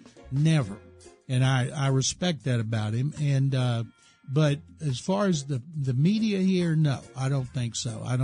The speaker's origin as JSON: {"language": "English", "town": "Waco", "region": "Texas", "country": "United States", "tie": "born or raised there", "said": "When I was growing up in Waco and the Cowboys were winning"}